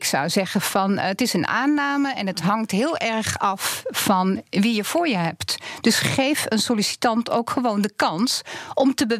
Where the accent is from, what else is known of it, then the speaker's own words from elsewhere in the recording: France; Nou ja, ik kom zelf uit Frankrijk. Ik heb in Parijs gewerkt en gewoond.